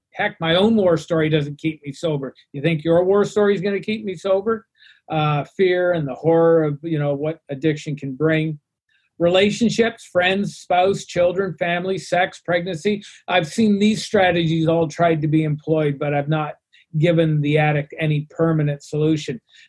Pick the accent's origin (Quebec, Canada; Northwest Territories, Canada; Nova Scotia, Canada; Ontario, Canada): Ontario, Canada; Burlington; also born or lived in Toronto; I moved from Toronto back to Burlington, my hometown